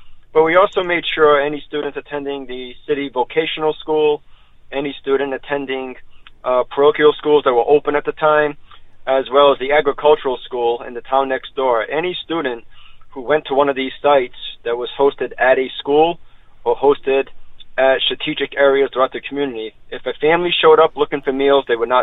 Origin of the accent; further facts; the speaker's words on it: New Bedford, Massachusetts, United States; So I think about my colleagues in New Bedford, Fall River, my hometown, got to give a plug, in New Bedford.